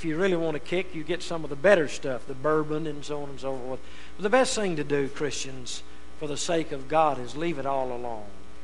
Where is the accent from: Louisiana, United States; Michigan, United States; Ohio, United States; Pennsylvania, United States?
Louisiana, United States; Rayville; because it was so much like my hometown, just exactly like Rayville, Louisiana.